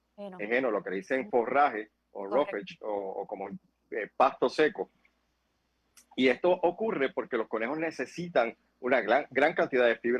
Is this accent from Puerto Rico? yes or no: yes; Manatí, Puerto Rico; yo soy de Manatí